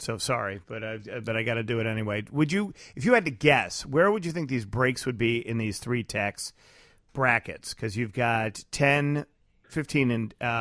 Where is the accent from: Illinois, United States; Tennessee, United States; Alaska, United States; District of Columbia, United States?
Illinois, United States; I'm still concerned because I'm from Illinois.